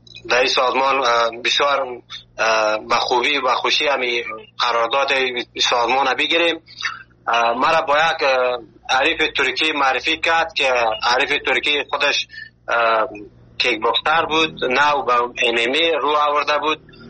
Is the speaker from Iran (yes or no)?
no; Afghanistan; now in Malatya, Turkey